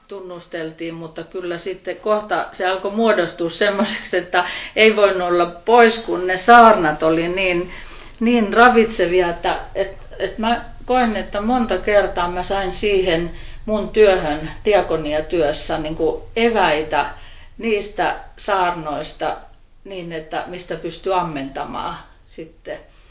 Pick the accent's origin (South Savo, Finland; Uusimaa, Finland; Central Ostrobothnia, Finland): South Savo, Finland; Mikkeli; tiesi, että minä olen Mikkelistä